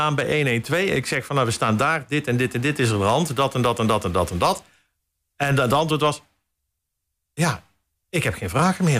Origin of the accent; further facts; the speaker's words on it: Netherlands; now in France; Dus net zoals ik woon nou in Frankrijk. Ik ben geboren Nederlander.